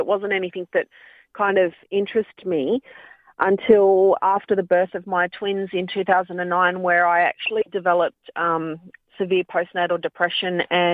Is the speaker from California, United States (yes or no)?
no; Dayton, Ohio, United States; So I, growing up in Dayton, it was being an Aboriginal female, but being a fair-skinned Aboriginal female, I never really fit in with the white kids, and I never really fit in with the black kids